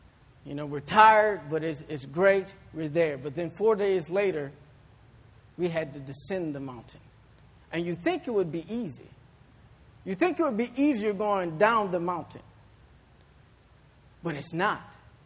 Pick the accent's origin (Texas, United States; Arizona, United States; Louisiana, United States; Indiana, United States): Louisiana, United States; New Orleans; Now, I grew up in the New Orleans area.